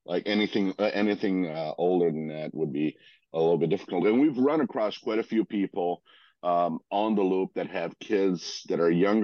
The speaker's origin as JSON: {"language": "English", "country": "Croatia", "tie": "born or raised there", "lives_now": "Seattle, United States", "said": "I was born and raised in Croatia, and so on in a sea town"}